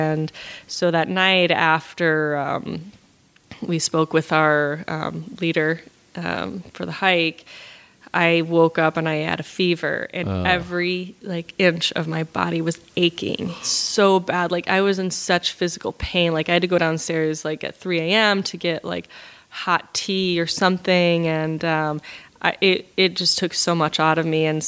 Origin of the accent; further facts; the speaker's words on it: Midwest, United States; growing up in the Midwest, we get some pretty good thunderstorms